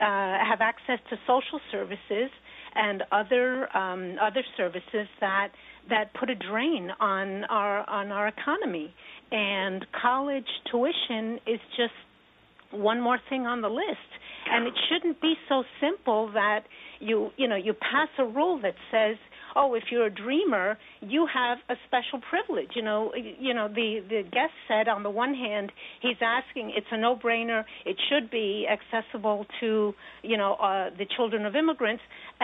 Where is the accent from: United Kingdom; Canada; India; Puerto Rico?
Puerto Rico; I am from Puerto Rico. I have siblings who are from Puerto Rico. We are Americans.